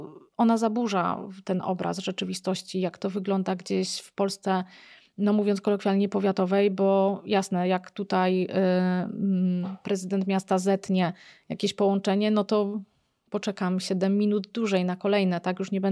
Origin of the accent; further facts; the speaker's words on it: Szczecin, West Pomeranian Voivodeship, Poland; jestem ze Szczecina i teraz będzie się zatrzymywał tutaj